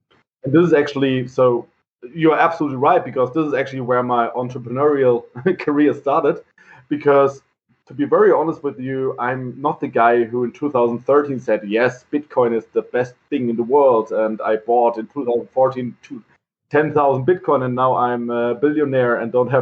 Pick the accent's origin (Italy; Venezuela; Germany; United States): Germany; Heidelberg, Baden-Württemberg; So I'm born and raised in Heidelberg.